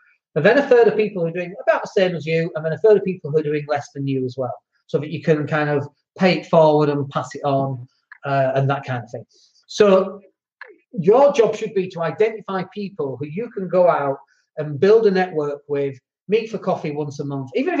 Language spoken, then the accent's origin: English; England, United Kingdom; We're English. We go, yep, that's how we celebrate stuff.